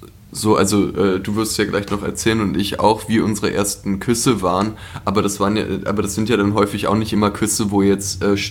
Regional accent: Berlin, Germany; Ich bin in Charlottenburg aufgewachsen. Jetzt wohne ich aber nicht mehr in Charlottenburg.

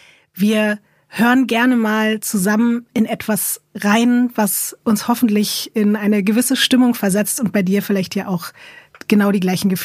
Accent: Berlin, Germany; Also von Berlinerin zu Berlinerin kann ich dir sagen

